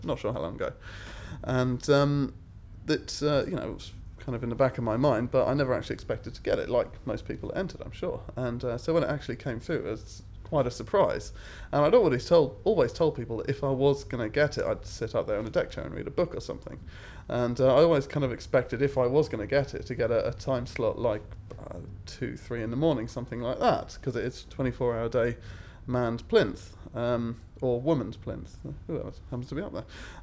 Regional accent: Weybridge, South East England, United Kingdom; now in Bristol, United Kingdom; My age is 31 and I'm originally from Weybridge in Surrey, but moved to Bristol about 6 years ago. And so I'm from Bristol.

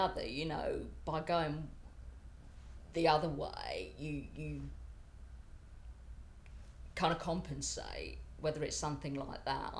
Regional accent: Northampton, East Midlands, United Kingdom; I'm 50 and I come from Northampton.

